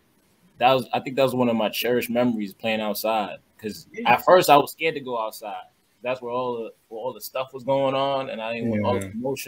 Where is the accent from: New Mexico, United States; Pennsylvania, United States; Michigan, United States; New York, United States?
New York, United States; Flatbush; I grew up in Flatbush. I think Flatbush had kind of like one of those a high crime rate, but you know, it was very majority of it was Haitian.